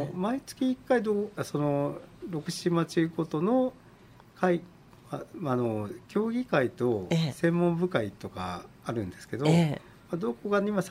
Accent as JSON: {"language": "Japanese", "region": "Aichi", "country": "Japan", "said": "もともと自分があのあっちの出身なので"}